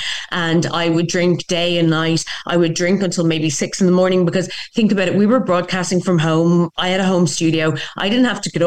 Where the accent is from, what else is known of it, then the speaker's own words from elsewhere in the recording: Bray, Leinster, Ireland; So, okay, I'm from Bray in County Wicklow, and I was born into an alcoholic home.